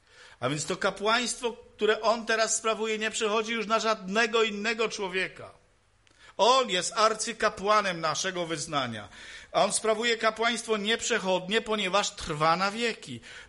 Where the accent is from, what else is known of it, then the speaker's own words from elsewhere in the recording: Silesian Voivodeship, Poland; U nas na Śląsku Cieszyńskim powiedzieli starzyk.